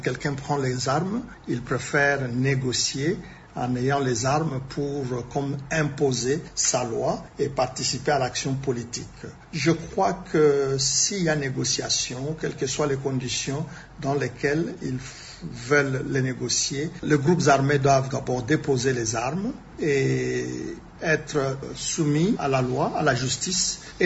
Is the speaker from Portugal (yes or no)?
no; DR Congo; en tant que Congolais de la diaspora